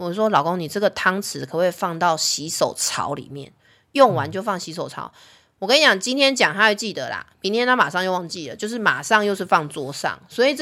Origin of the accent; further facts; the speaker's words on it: Taiwan; 然后我们台湾人是不是感冒就是要喝温水？